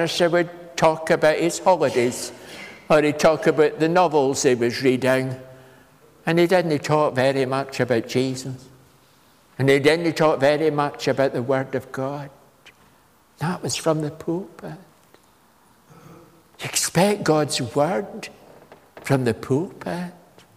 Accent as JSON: {"language": "English", "region": "Scotland", "country": "United Kingdom", "tie": "born or raised there", "said": "I grew up in the Borders, you know."}